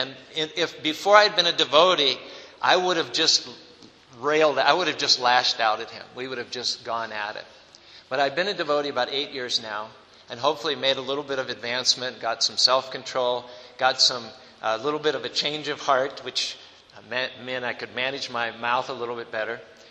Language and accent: English; United States; moved away as an adult; even though I'm from America, I didn't want to leave Australia